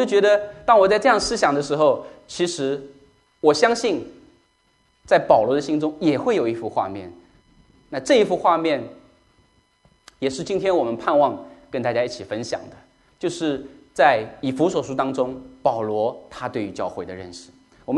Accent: China; 因为在我们中国人从小接受的文化教育，或者我们接触到的所谓什么是神

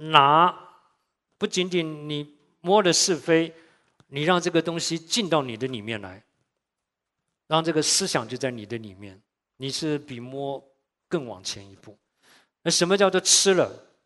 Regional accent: Shandong, China; 我说都是我们山东人爱吃的啊

